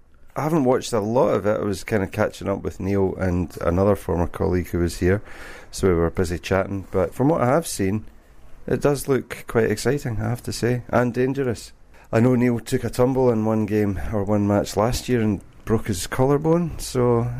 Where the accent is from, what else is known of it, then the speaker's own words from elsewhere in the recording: Glasgow, Scotland, United Kingdom; now in Dalgety Bay, United Kingdom; Stay in Dalgety Bay, but I'm from Glasgow originally.